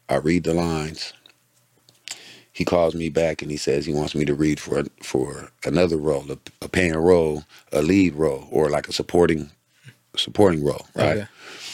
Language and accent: English; San Diego, California, United States; well, I'm from San Diego, right?